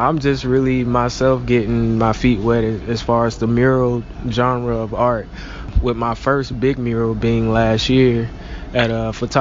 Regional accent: Atlanta, Georgia, United States; now in Savannah, United States; I'm from Atlanta and I haven't really had a chance to like visit a lot

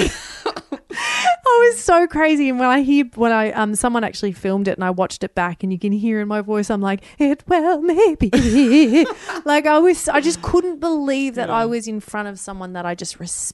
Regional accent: Melbourne, Victoria, Australia; I'm from Melbourne

